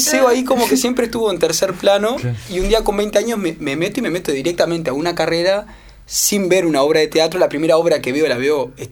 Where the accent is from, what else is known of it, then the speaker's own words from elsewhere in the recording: Paysandú, Uruguay; no soy, yo soy de Paysandú, él también